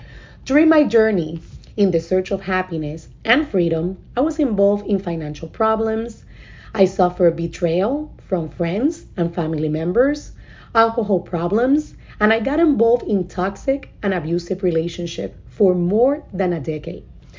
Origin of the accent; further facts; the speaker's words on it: San Juan, Puerto Rico; I grew up in San Juan, Puerto Rico, in a working class family in a very dysfunctional environment